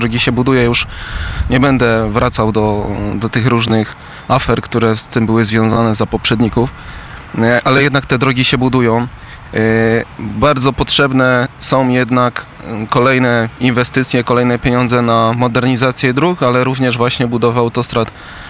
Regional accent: Wieluń, Łódź Voivodeship, Poland; jestem z Wielunia, moja rodzina pochodzi z Wielunia. Ja po studiach wróciłem do Wielunia i chcę w Wieluniu mieszkać.

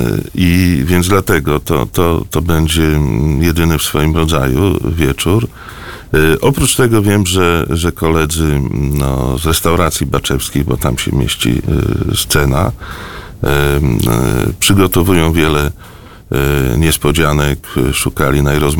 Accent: Zielona Góra, Lubusz Voivodeship, Poland; i tak to wychowywałem się w Zielonej Górze, więc nie wiem, gdybym miał, może jestem Galicjaninem po prostu

